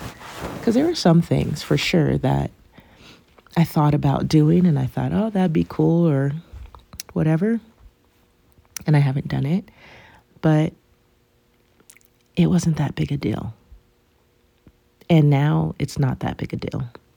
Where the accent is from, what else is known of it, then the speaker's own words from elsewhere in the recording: Los Angeles, California, United States; I have about a month left in my hometown, and people are asking me, what do I want to do? What do I want to see? Where do I want to go? And it's so funny to me, because I've done it.